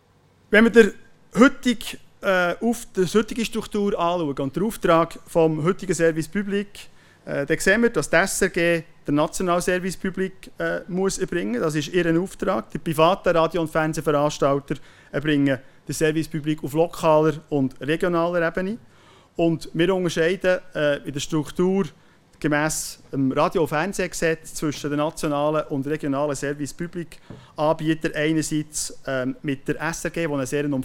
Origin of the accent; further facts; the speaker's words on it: Bern, Switzerland; now in Western Switzerland; als Berner, der in der Westschweiz wohnt, der unüblicherweise mal in seinem ursprünglichen Akzent anreden.